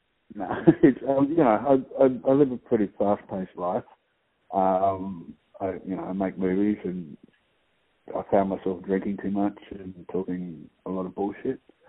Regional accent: Alice Springs, Northern Territory, Australia; I'm from Alice Springs, so I'm a freshwater person. I'm not from the salt water

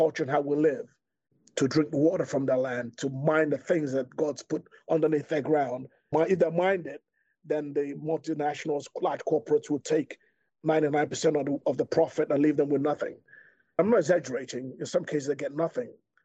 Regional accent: England, United Kingdom; When I grew up in England, I grew up with a mentality that I don't believe in color because I had to work twice as hard to be considered equal.

